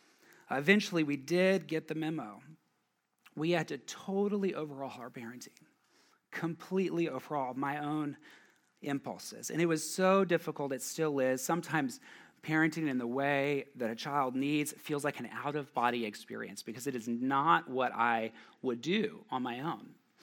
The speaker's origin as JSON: {"language": "English", "region": "the South", "country": "United States", "said": "I'm from the South."}